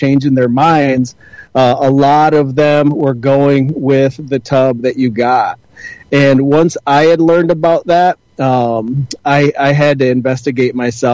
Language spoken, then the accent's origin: English; Saginaw, Michigan, United States; So I was born and raised in Michigan, Randy. Saginaw, Michigan is where I grew up.